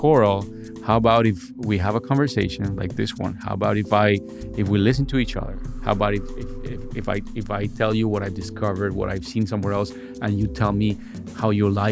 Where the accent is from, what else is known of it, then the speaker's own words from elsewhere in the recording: Bogota, Bogotá, Colombia; I was born and raised in Colombia. I was born actually in Bogota, in the center of the city. And my dad's from Santander and my mom is from Antioquia.